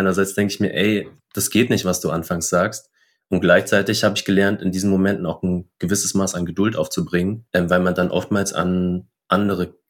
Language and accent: German; Riesa, Saxony, Germany; Ich bin ja in Riesa aufgewachsen. Das ist eine Kleinstadt zwischen Dresden und Leipzig. Und ich bin da so mit 6 Jahren hingezogen, habe dann die größte Zeit meiner Jugend da verbracht.